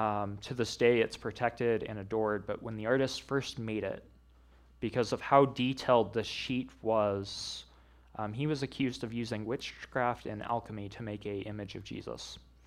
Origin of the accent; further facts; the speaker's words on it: Missouri, United States; was back in my home state of Missouri.